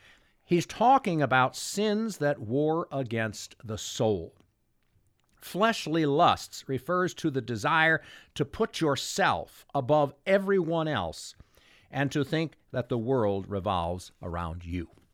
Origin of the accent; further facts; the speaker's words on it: United States; I learned something about being an American while I was living as a foreigner in Norway and France.